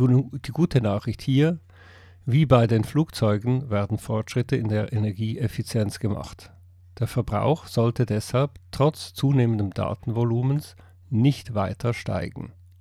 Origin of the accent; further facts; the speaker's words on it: Zurich, Switzerland; Als Zürcher habe ich gesagt